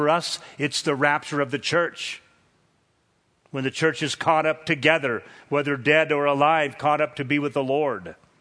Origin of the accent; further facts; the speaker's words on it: California, United States; I remember after living here for a few years and I came from Southern California, and then we made a trip over to Sacramento